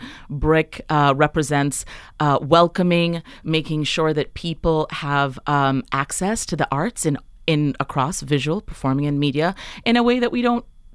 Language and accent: English; Jamaica; now in Brooklyn, United States; I'm originally from Jamaica, and, you know, I just see so many of my people here